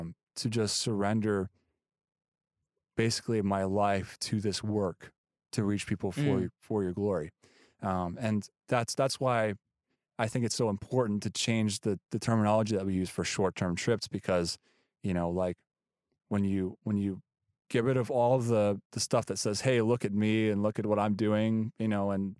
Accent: United States; I'm just I'm just this American guy that's, it's cool that I'm there because I'm American. I'm in like this country no one's ever heard of.

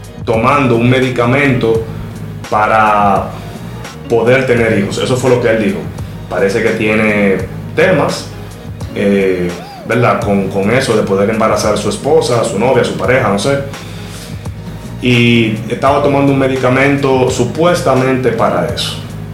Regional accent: Dominican Republic; como dominicano me duele ver ese tipo de situaciones

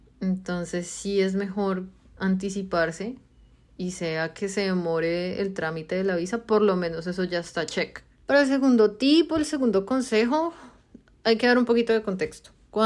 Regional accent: Colombia; moved away; nosotros salimos de Colombia hechos un mar de lágrimas y mocosos

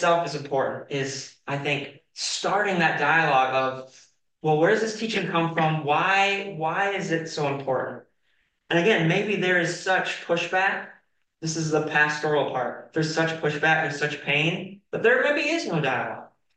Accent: South Dakota, United States; He said North Dakota, but I grew up right underneath it. I'm from South Dakota.

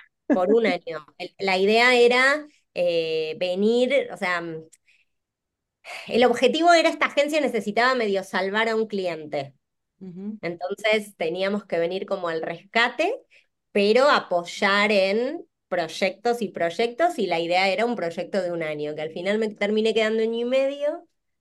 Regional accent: Buenos Aires, Argentina; moved away; había tocado vivir en mi época en Argentina, ¿no? En Buenos Aires, yo vengo de la capital de Argentina.

